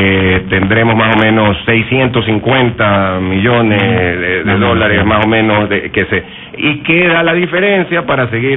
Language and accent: Spanish; Guayaquil, Guayas, Ecuador; los que viven al frente también, que somos guayaquileños.